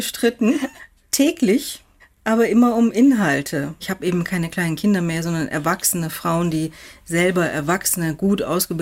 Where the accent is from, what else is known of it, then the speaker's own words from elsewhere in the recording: Tehran, Tehran Province, Iran; now in Germany; Zehntausende Männer mit schwarzen Bärten zogen durch die Straßen Teherans und schrien Markbar Shah, Tod dem Schah. Wir flohen nach Deutschland.